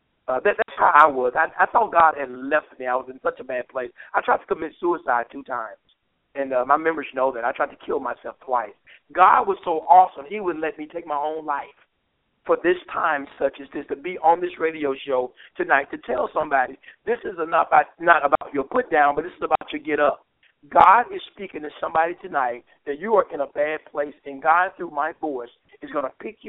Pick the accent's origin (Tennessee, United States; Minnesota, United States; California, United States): Tennessee, United States; Memphis; A little bit about me. I'm from Memphis. I grew up here